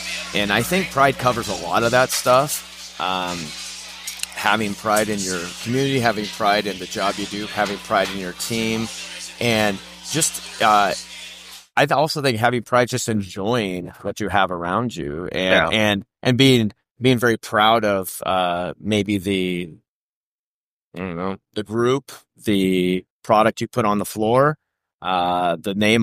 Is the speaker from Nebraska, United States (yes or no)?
yes; Broken Bow, Nebraska, United States; I grew up in Broken Bow, so, you know.